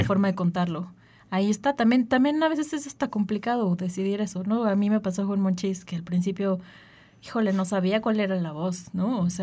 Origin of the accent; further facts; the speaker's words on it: Mexico City, Mexico; todos somos genuinamente muy chilangos y muy, muy de calle